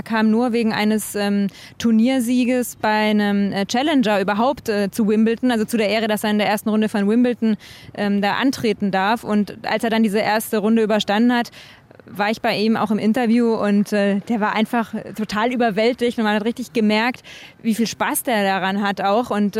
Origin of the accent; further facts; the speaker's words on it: Konstanz, Baden-Württemberg, Germany; ich komme jetzt nicht aus Villingen, genau, sondern aus Konstanz oder Konstanz, wie wir sagen.